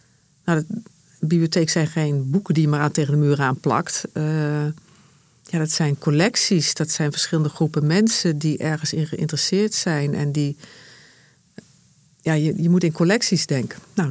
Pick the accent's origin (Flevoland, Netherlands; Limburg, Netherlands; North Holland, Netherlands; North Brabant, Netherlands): Limburg, Netherlands; Heerlen; also born or lived in Sittard; ik ben geboren in Limburg, in Sittard. Heb in Heerlen gewoond tot mijn 8e. Ik heb natuurlijk echt een Limburgse vader en een Achterhoekse moeder uit Ulft.